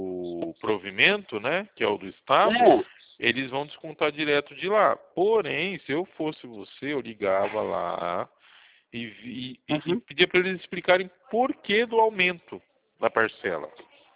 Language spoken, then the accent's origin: Portuguese; Itu, São Paulo, Brazil; Ah, eu sou de Itu.